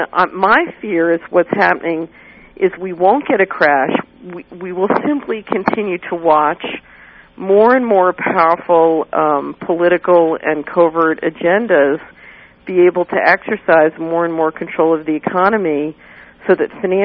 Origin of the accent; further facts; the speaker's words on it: Philadelphia, Pennsylvania, United States; No. I grew up in West Philadelphia, in the streets of West Philadelphia.